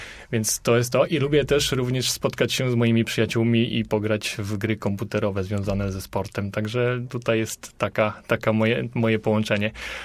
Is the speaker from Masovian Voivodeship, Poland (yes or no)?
no; Starachowice, Świętokrzyskie Voivodeship, Poland; now in Łódź, Poland; Nie urodziłem się w Łodzi. Urodziłem się w województwie świętokrzyskim, w mieście Starachowice. I tam chodziłem do szkoły muzycznej pierwszego stopnia.